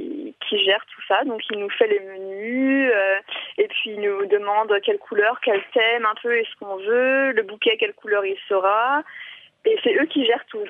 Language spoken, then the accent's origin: French; France; now in London, United Kingdom; je suis française et mon ami est suédois. Et on habite à Londres.